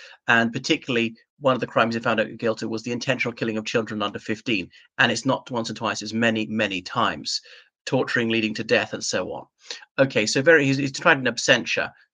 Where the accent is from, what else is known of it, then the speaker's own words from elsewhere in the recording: Ireland; from Ireland.